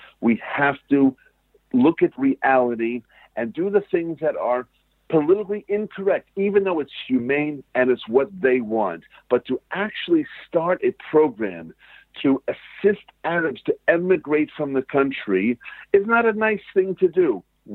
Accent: Long Island, New York, United States; moved away as an adult; now in Israel; I moved here from Long Island, New York, not because the KKK was burning crosses on my lawn or because they were painting swastikas on my house. I came to this country with my wife and children

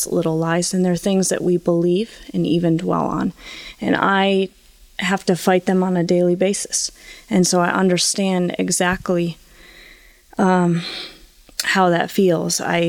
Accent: Fonda, New York, United States; I'm in the middle of making a transition right now, back to my hometown in Fonda, New York.

